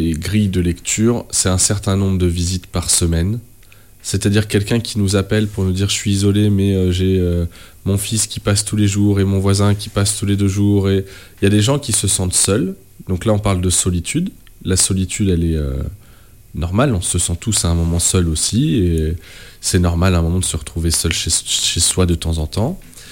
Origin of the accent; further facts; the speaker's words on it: Mansle, Nouvelle-Aquitaine, France; moi je viens de Mansle